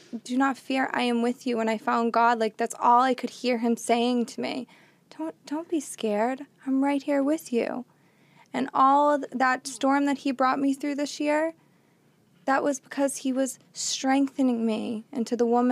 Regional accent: Boston, Massachusetts, United States; No, I'm from Boston, Massachusetts.

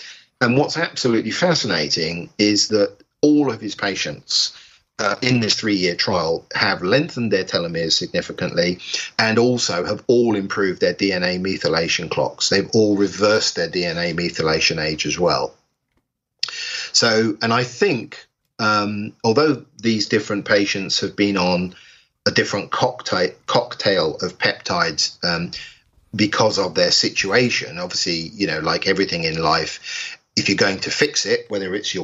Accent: England, United Kingdom; we ran a summit here in England, I'm English

